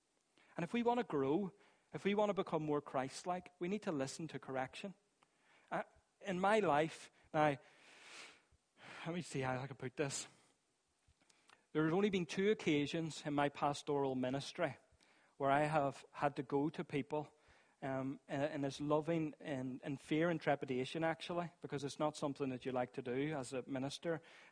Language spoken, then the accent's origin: English; Northern Ireland, United Kingdom; Especially being Northern Irish. I think there's something ingrained in our culture that we just hate anyone telling us what to do.